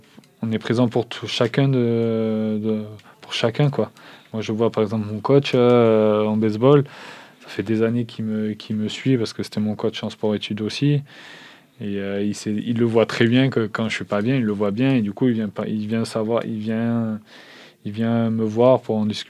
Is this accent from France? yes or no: yes; France; mais après nous, en tant que Français en France, il n'y a qu'un club qui paye ces Français.